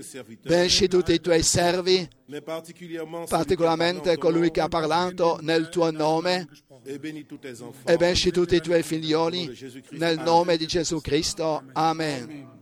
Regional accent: Cameroon; Io provengo dal Camerun con tutti i saluti dei fratelli e sorelle

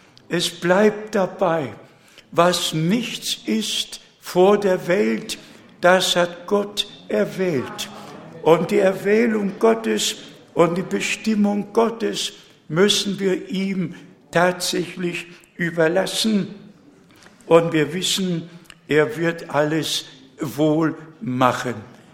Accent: Pomeranian Voivodeship, Poland; born there; ich bin ja in Westpreußen geboren, im Gau Danzig geboren, heute gehört zu Polen. Und wenn ich daran denke, auf einem großen Bauernhof, kein elektrisches Licht, kein Wasser

